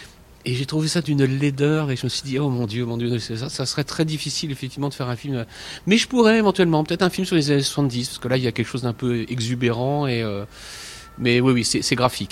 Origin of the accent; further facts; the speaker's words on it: Poissy, Île-de-France, France; Oui, j'étais un petit banlieusard. Et donc, effectivement, la garrigue à Poissy, c'était pas, j'avais pas tellement de repères